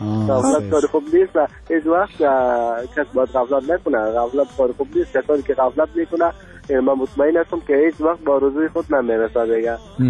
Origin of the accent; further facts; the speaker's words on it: Afghanistan; اما کل ما افغان هستیم.